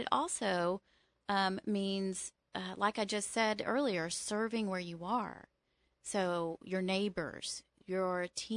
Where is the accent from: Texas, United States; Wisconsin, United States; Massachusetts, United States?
Texas, United States; Tyler; Well, I grew up in Texas as a daughter of a minister, Baptist minister, who was on church staff at different places throughout Texas.